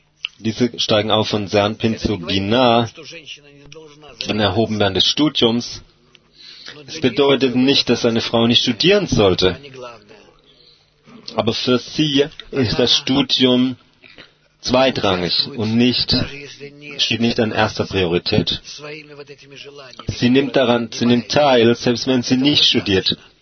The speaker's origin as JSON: {"language": "German", "country": "Germany", "said": "ich komme aus Deutschland."}